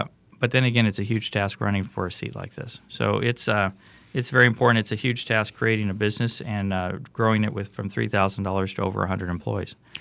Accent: Yuma, Arizona, United States; But I was born in Yuma. I lived there for 14 years. I've lived in Sierra Vista, Phoenix, and Tucson.

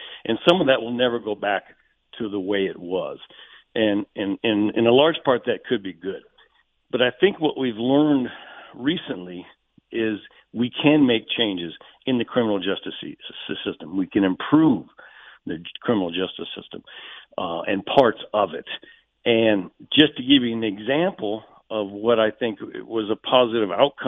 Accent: Tucson, Arizona, United States; I have been, I was raised in Tucson. I have a lot of family here.

